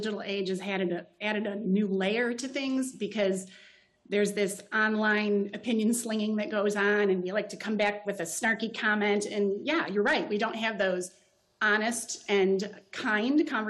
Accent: Michigan, United States; I was raised in the Midwest state of Michigan. I still live right in the middle of the mitten. We like to refer to Michigan as the mitten.

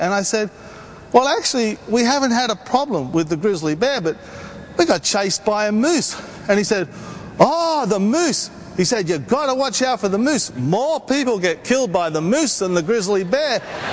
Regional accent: Australia; I said, mate, I can't have a gun. I'm an Australian. We're not allowed to have guns, you know.

